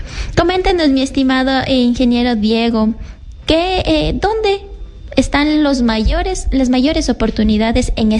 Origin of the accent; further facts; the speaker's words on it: Ecuador; esta importancia que tiene también de nosotros mismos como ecuatorianos.